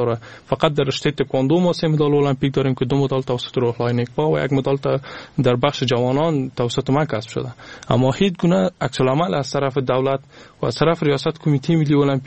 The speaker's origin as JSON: {"language": "Persian", "country": "Afghanistan", "said": "من از افغانستان هستم، از مردم افغانستان هستم."}